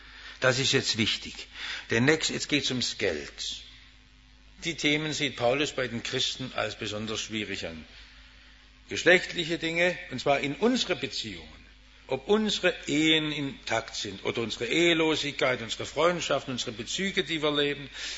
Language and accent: German; Stuttgart, Baden-Württemberg, Germany; Ich bin ja im Stuttgarter Westen aufgewachsen